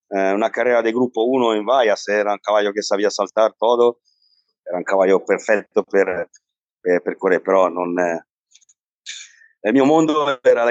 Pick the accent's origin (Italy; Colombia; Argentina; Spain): Italy; Milan, Lombardy; Spanish is a second language; De Milano. Yo siempre he montado en Milano y me soy criado en Milán con mi abuelo, que tenía una cuadra bastante grande.